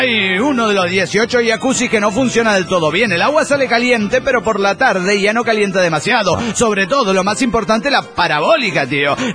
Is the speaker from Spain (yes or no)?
yes; Barcelona, Catalonia, Spain; Soy el culé de Barcelona, España.